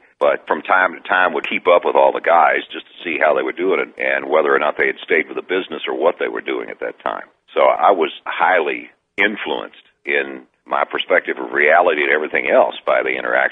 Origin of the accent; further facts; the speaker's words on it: Louisville, Kentucky, United States; also born or lived in Paducah; I decided to leave Paducah and come and do all nights for him in Louisville, which was my hometown. This is where I was born anyway.